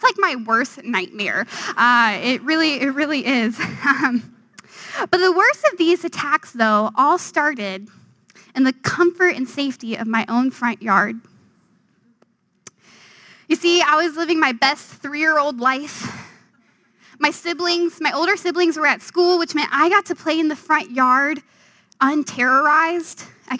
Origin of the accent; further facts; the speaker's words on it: Louisiana, United States; I'm originally from Louisiana, the land of good food. It's a pretty great place to grow up.